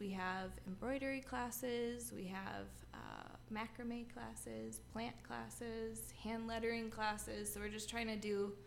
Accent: Rochester, Minnesota, United States; Yep, I'm from Rochester.

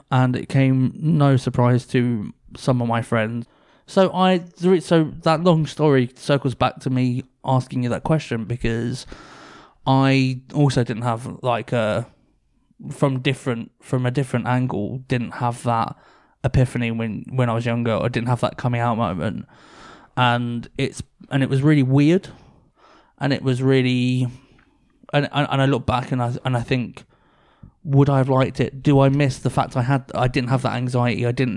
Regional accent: Hackney, London, United Kingdom; I grew up in Hackney.

